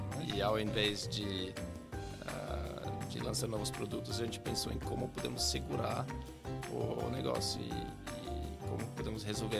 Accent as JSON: {"language": "Portuguese", "region": "Northeastern Switzerland", "country": "Switzerland", "second_language": "Portuguese", "lives_now": "Brazil", "said": "eu sou gringo. Eu sou do Nordeste, da Suíça."}